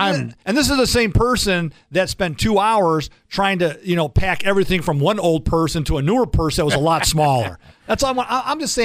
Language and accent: English; United States; I'm not a Democrat or Republican, I'm an American.